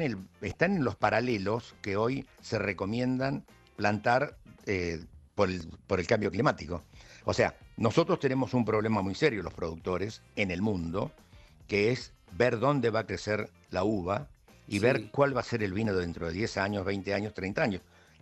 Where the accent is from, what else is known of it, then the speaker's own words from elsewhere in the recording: Argentina; now in Ukraine; no hay que olvidarse que yo soy argentino.